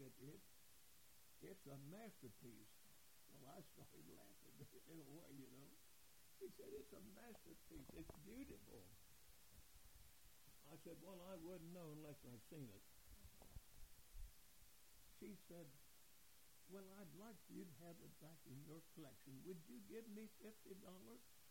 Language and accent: English; West Virginia, United States; born there; I was born in Wirt County.